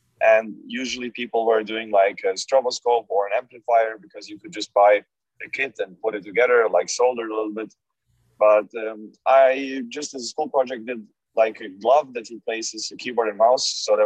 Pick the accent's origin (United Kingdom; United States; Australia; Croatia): Croatia; also born or lived in Germany; growing up in Germany, there were lots of these like car shows on the internet, on the television at that time, not on the internet. That was like in the 90s. And, that was, let's say, further making me addicted to cars. And then when we moved back to Croatia after elementary school